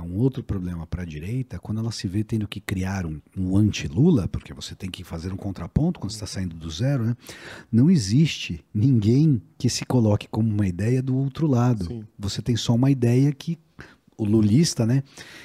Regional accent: Brazil; É tão aviltante como brasileiro você ver isso.

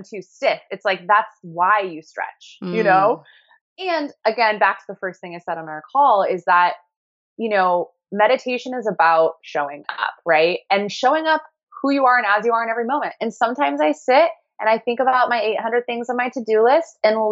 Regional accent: Kansas City, United States; there's a brand from my hometown, Kansas City, called Balance.

